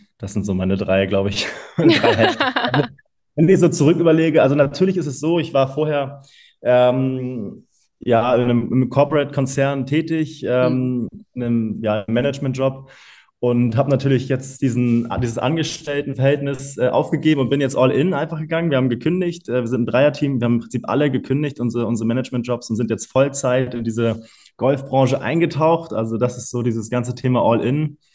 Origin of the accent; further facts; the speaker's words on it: Hamburg, Germany; ich bin ein Hamburger Jung, 33 Jahre alt.